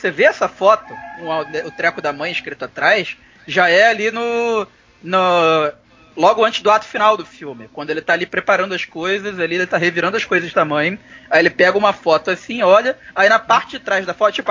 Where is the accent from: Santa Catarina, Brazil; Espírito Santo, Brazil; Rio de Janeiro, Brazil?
Rio de Janeiro, Brazil; Eu sou carioca, então sei muito bem o que é o barulho de um tiro.